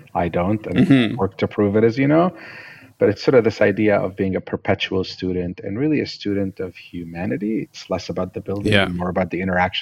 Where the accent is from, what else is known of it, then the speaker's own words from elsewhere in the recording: Syria; moved away as an adult; now in United States; I grew up in the Middle East in Syria, and my dad had been to the US and had always dreamt of the American dream.